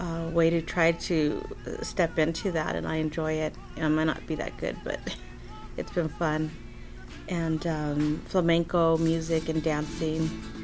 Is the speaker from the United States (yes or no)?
yes; El Paso, Texas, United States; I am from Sundays at Chamizal Park listening to multicultural music with my family. When I grew up, which was in the early 70s there, it was fun.